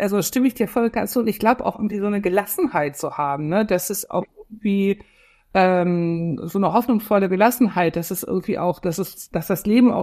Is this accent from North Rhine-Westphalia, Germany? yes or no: yes; Cologne, North Rhine-Westphalia, Germany; ich komme aus Köln